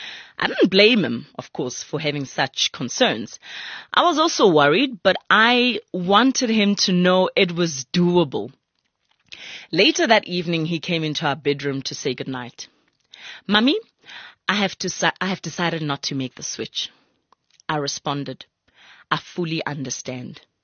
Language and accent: English; Soweto, Gauteng, South Africa; was Zulu, mom is Tswana, and my Zulu is diluted to a certain degree. I mean, I'm from Soweto